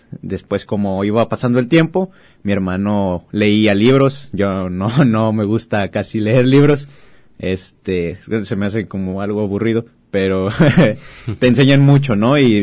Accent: Guadalajara, Jalisco, Mexico; Luego yo también pues soy de Guadalajara, no soy de aquí de Autlán.

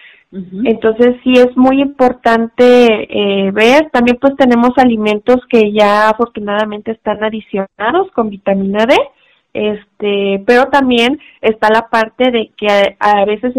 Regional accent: Mexico; por nuestra propia genética, como mexicanos sí tenemos deficiencia.

